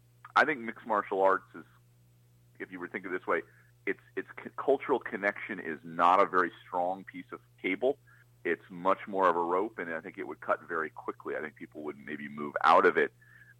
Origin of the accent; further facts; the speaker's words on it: New York, United States; I grew up on the Orange County side of that.